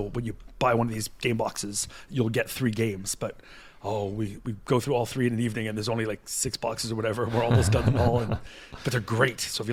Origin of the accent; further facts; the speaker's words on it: Canada; I'm a Canadian. I feel bad even if I don't know the person.